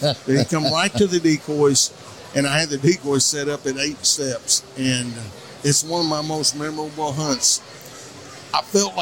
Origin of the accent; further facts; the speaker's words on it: Arkansas, United States; in my home state of Arkansas, there in the Ozarks